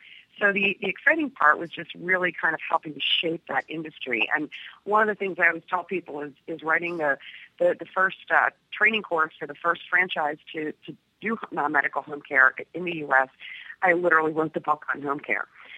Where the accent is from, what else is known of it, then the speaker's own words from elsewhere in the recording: Philadelphia, Pennsylvania, United States; So I am from the Philadelphia area, although I'm fairly well traveled throughout the United States.